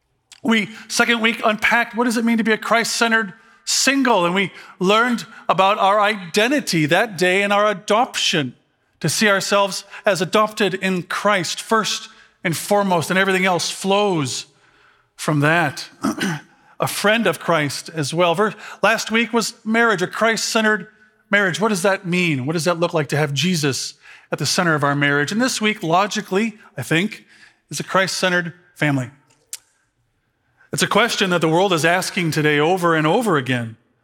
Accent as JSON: {"language": "English", "town": "Chicago", "region": "Illinois", "country": "United States", "tie": "born or raised there", "said": "Set in my hometown of Chicago."}